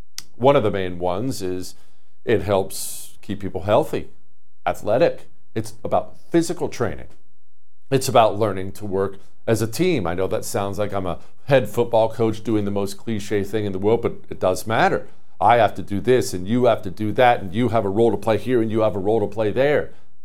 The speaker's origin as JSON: {"language": "English", "region": "Montana", "country": "United States", "tie": "born or raised there", "said": "I've skied. I grew up in Montana, and I actually enjoy skiing quite a bit."}